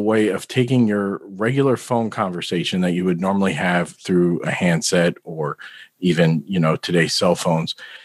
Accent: New York City, New York, United States; born there; And I was born in New York City, and my parents tell stories of having to cross the street to avoid me trying to play with a payphone.

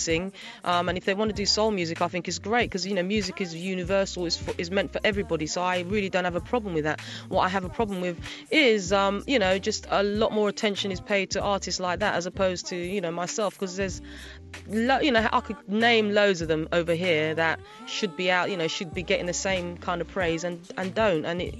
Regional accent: United Kingdom; now in United States; I've had the opportunity obviously of experiencing being British and, you know, growing up in the UK, and now I'm, you know, experiencing kind of some of the flavors of the US.

